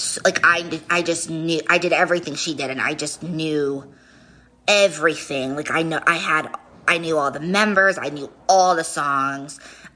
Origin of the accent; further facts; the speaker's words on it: Rhode Island, United States; I am from Rhode Island